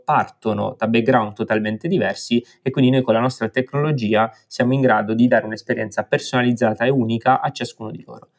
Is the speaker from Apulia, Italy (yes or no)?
yes; Apulia, Italy; io vengo dalla Puglia. In Puglia, nella mia cittadina di 60.000 abitanti